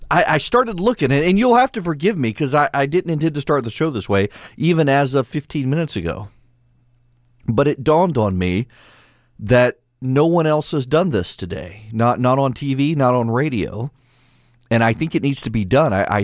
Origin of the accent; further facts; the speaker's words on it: Louisiana, United States; Near my house growing up in Louisiana and the plantations of the Felicianas where Jefferson Davis's family was buried.